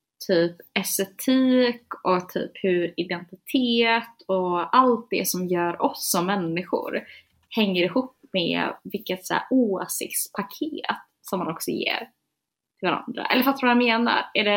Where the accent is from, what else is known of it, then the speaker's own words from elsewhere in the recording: Gothenburg, Västra Götaland County, Sweden; born there; Alltså jag är född på BB i Göteborg.